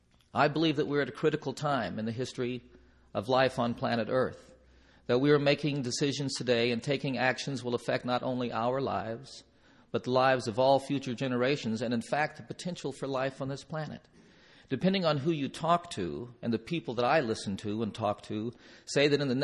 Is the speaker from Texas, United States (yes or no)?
no; Roswell, New Mexico, United States; born there; I'm an Air Force brat. I was born in Roswell, New Mexico. My father was raised on a small family farm in Oklahoma. And I lived in a lot of different places